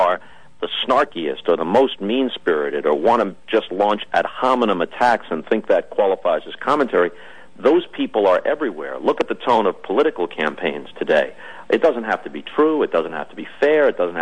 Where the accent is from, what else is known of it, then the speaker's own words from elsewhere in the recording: New York, United States; Well, it's a good question, because that was a perfect place for a kid who was interested in bro